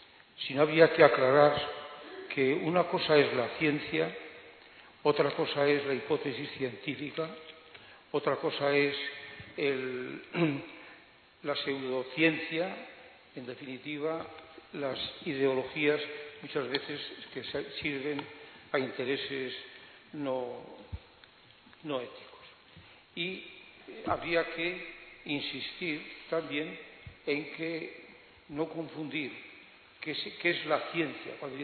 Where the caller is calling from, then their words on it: Barcelona, Catalonia, Spain; estoy en Barcelona, soy de San Juan de Dios.